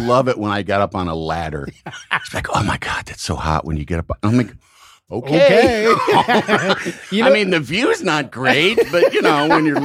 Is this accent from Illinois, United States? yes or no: yes; Illinois, United States; also born or lived in Grand Rapids, Michigan; But I'm from Illinois, because after my dad's family is from Springfield, my mom's family was from Yorkville.